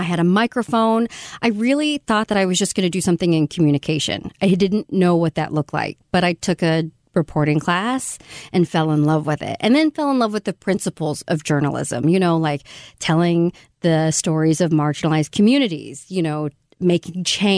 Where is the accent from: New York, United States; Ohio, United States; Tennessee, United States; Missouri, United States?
Missouri, United States; So I grew up in Missouri, but on the other side of the state.